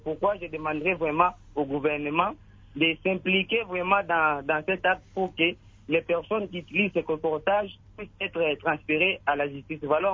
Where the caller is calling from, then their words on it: DR Congo; ce système est vraiment, vraiment déplorable ici chez nous en RDC.